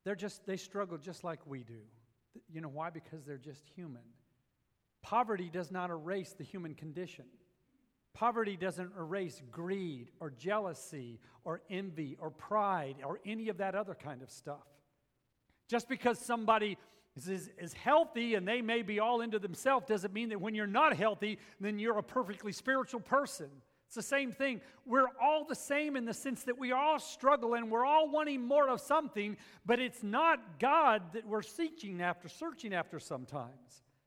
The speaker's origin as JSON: {"language": "English", "region": "Texas", "country": "United States", "said": "and then they find out I'm from Texas, they go, oh, you have a horse."}